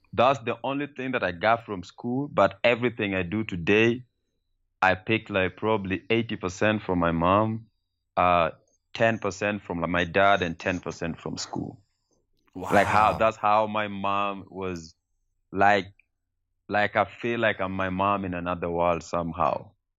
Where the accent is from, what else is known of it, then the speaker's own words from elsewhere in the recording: Nairobi, Kenya; Growing up in Kibera is just like anywhere. It's like growing up in heaven.